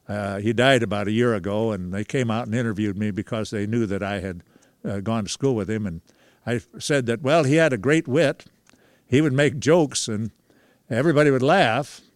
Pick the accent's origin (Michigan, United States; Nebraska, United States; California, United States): Nebraska, United States; I was born in Nebraska in 1925 and grew up there during the Depression.